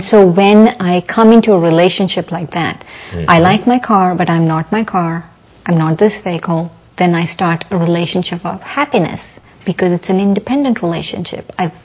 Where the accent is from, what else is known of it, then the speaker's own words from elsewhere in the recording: India; if I get trapped in the label that I'm Indian